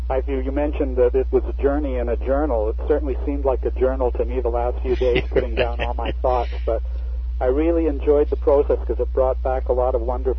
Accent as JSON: {"language": "English", "country": "Canada", "said": "You know, I'm Canadian"}